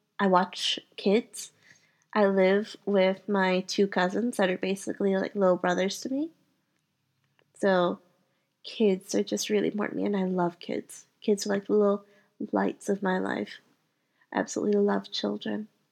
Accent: Louisiana, United States; I was born and raised near New Orleans, Louisiana. And because of family issues, I had to move to the West Coast.

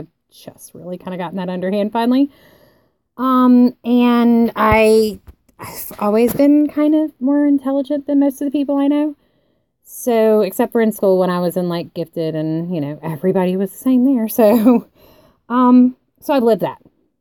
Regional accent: the South, United States; I'll tell you, I'm from the South.

